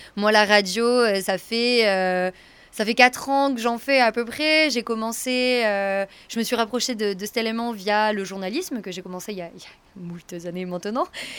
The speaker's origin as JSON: {"language": "French", "town": "Marseille", "region": "Provence-Alpes-Côte d'Azur", "country": "France", "moved": "yes", "lives_now": "Berlin, Germany", "said": "je suis de Marseille mais j'habite à Berlin."}